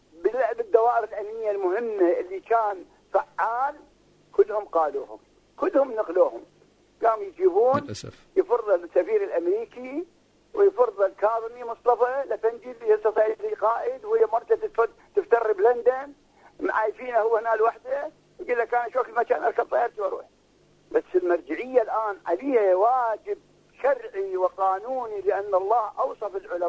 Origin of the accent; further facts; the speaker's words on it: Nasiriyah, Dhi Qar, Iraq; السعودية 5000 إرهابي الآن في سجن الحوت عندنا بالناصرية،